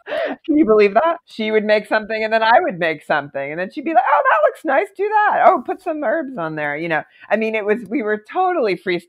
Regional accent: Philadelphia, Pennsylvania, United States; also born or lived in Colorado; now in New York, United States; But I had always come to New York as a kid because I grew up in Philadelphia. And so I had a certain familiarity with it. And honestly, I was living in Colorado

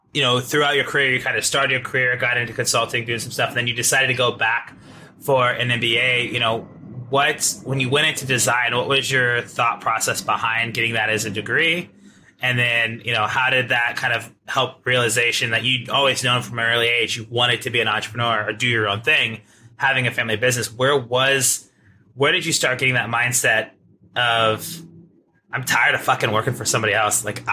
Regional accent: Midwest, United States; but growing up in the Midwest as a hunting family, I get it.

